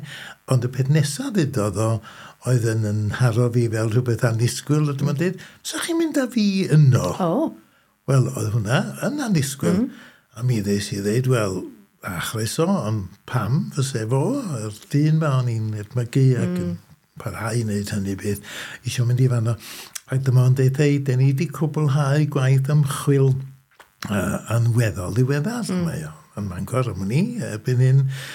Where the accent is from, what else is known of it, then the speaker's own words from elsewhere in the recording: Llanuwchllyn, Wales, United Kingdom; Dwi'n dod o Lanuwchlyn yng nghanol yr hen Sir Feirionnydd yn Ne Gwynedd y Bunin ac yn fab ffarm … ac yn frawd bach i Tecwyn ddeng mlynedd yn hun, ond o Lanuwchlyn ac yn reit falch